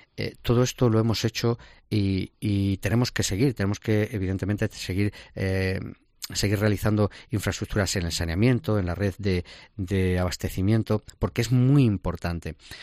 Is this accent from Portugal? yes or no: no; Daimiel, Castilla-La Mancha, Spain; que ser alcalde de mi pueblo. Yo creo que por qué no una cuarta, ¿no? Yo creo que el trabajo está hecho, el trabajo es una situación que ha cambiado por completo la fisonomía del ayuntamiento de Daimiel